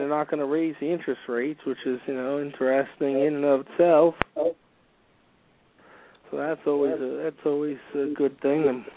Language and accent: English; New Jersey, United States; now in Utah, United States; I'm from Utah, but I originally was out in New Jersey.